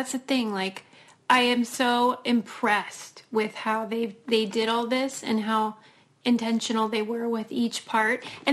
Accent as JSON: {"language": "English", "town": "Pittsburgh", "region": "Pennsylvania", "country": "United States", "said": "Yes, I'm from Pittsburgh, so I'm a Fred Rogers enthusiast, and we all worship him here, especially."}